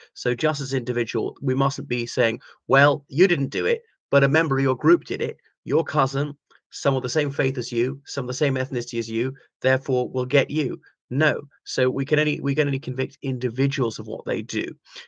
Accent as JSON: {"language": "English", "country": "Ireland", "said": "from Ireland."}